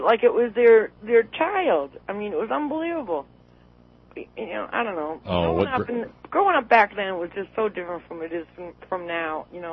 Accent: Northeast, United States; I guess that's a really big southern drink, but I'm from the Northeast, you know.

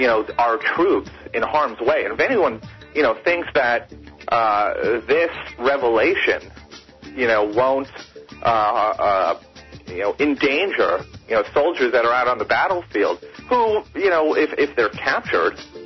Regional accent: New York, United States; I'm from New York, and when I used to live in the Lower East Side

